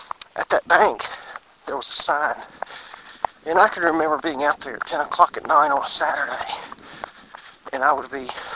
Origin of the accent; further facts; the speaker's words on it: Wallace, North Carolina, United States; I was actually, I grew up in Wallace and Rose Hill part of the time.